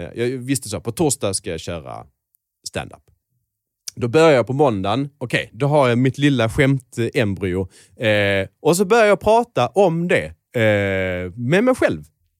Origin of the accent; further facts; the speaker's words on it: Skåne, Sweden; accent: Scanian; now in Stockholm, Sweden; Så jag pratar skånska.